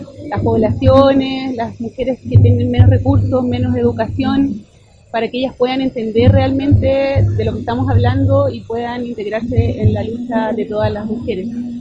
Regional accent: Santiago, Santiago Metropolitan Region, Chile; vengo de Chile, de Santiago de Chile, la capital

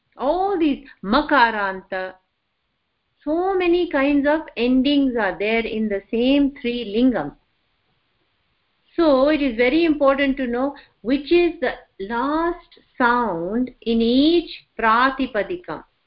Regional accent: India; but growing up in my ancestral home, very big house, huge joint family, very, very large family, some 20, 30 people lived there normally.

